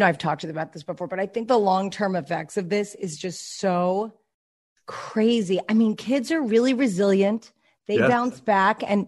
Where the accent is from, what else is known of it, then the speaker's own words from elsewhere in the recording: New York, United States; now in California, United States; which out here in California, where I grew up in New York, you'd go for the whole summer.